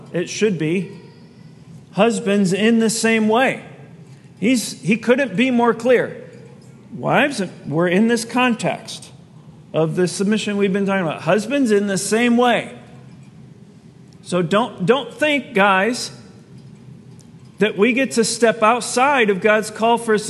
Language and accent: English; Ohio, United States; we grew up in Ohio. We just went there to see our family.